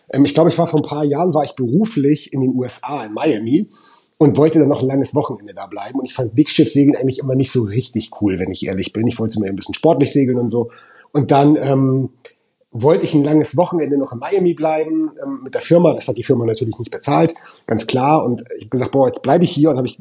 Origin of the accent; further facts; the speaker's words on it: Kiel, Schleswig-Holstein, Germany; also born or lived in Flensburg; Also ich bin ein Kind der Küste. Ich glaube, wenn man mich fragt, wo ich herkomme, sage ich immer Kiel. Das stimmt aber eigentlich gar nicht, weil ich wurde in Flensburg geboren.